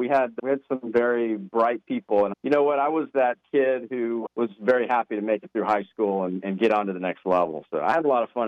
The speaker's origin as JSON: {"language": "English", "region": "Texas", "country": "United States", "tie": "born or raised there", "said": "for many of us, though, in that South Texas town, we were the first generation to go to college"}